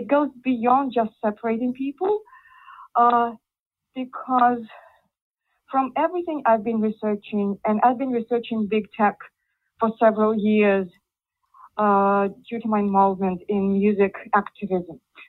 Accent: Moscow, Russia; I'm Russian, I'm from Moscow

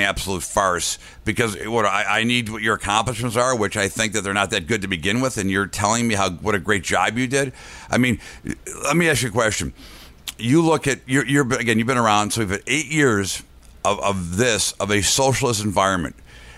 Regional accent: United States; I mean, look, I'm an American. I love America.

